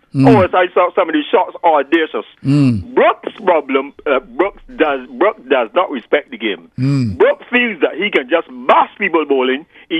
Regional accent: South Africa; I am a South African.

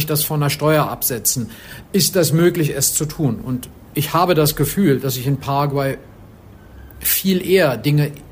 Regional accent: Berlin, Germany; und ich bin ursprünglich aus Berlin.

